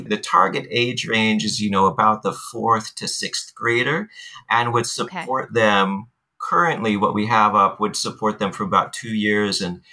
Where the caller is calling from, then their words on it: Honolulu, Hawaii, United States; I'm calling from Honolulu, Hawaii.